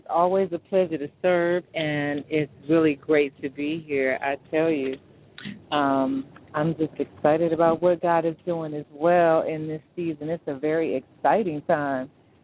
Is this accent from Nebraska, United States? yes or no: no; Washington, District of Columbia, United States; I'm originally a Washingtonian, and after spending several years in New York, came back to my hometown